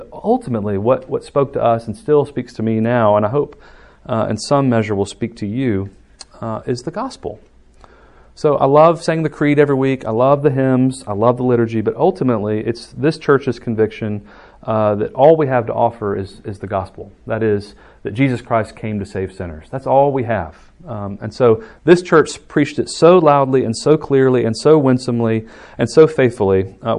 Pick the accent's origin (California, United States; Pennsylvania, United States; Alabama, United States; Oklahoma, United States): Alabama, United States; Alabaster; So I'm from the Birmingham area. I grew up in Alabaster, so just south of here in Shelby County.